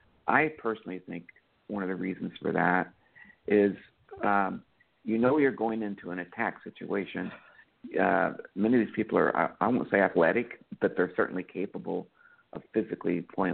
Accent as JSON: {"language": "English", "town": "Pasadena", "region": "Maryland", "country": "United States", "said": "I'm from Pasadena, Maryland. I'm not that far from Annapolis."}